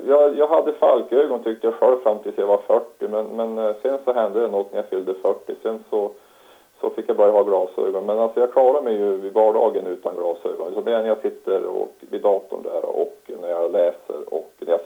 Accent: Norsjö, Västerbotten County, Sweden; also born or lived in Malå / Skellefteå / Södertälje; now in Härnösand, Sweden; Jag är född i Västerbottens inland i en liten kommun som heter Malå och uppvuxen i en litet större kommun som heter Norsjö. Och sen så via Skellefteå och Södertälje så hamnade jag i Härnösand 2015.

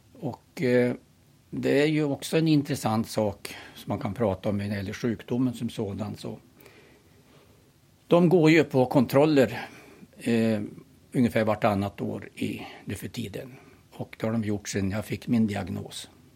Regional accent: Knarp, Västernorrland County, Sweden; Ja, jag är en bondpojk från Knarp, 4 mil söder om Sundsvall. Uppvuxen på en bondgård.

